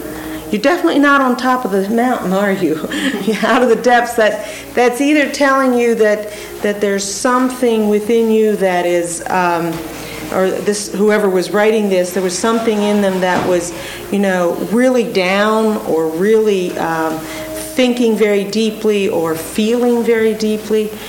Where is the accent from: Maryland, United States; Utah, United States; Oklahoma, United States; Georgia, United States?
Maryland, United States; Ellicott City; I come from the East Coast, from Ellicott City, Maryland, which is on the Baltimore-Washington corridor